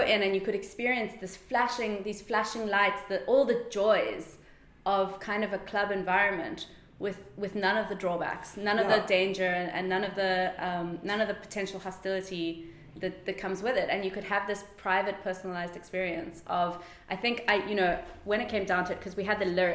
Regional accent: Plettenberg Bay, Western Cape, South Africa; I grew up in Plettenberg Bay. I was kind of in the 90s, let's say, I was a child.

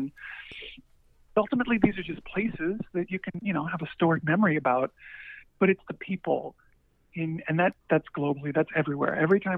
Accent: Denver, Colorado, United States; I grew up in Denver. We still have yet to, after 20 years, play Red Rocks Amphitheater.

